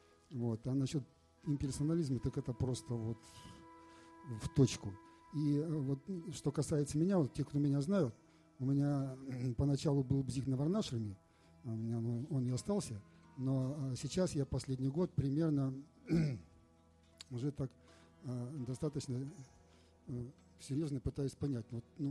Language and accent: Russian; Naberezhnye Chelny, Tatarstan, Russia; я из Набережных Челнов.